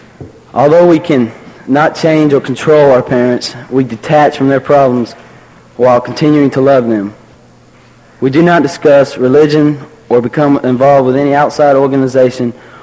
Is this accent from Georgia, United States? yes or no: yes; Lawrenceville, Georgia, United States; I'm from Alateen from Lawrenceville, Georgia.